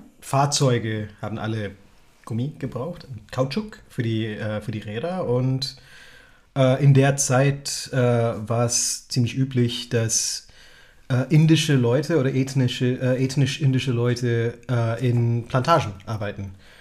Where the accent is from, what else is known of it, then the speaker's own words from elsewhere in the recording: Malaysia; Ich komme aus Malaysia. Bin der Ich bin das Enkelkind von indischen Migranten nach Malaysia.